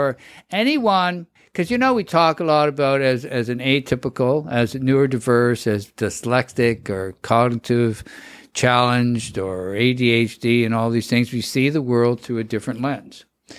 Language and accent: English; Montreal, Quebec, Canada; because I've been surrounded by French my entire life. I mean, it's ridiculous. I grew up in Montreal.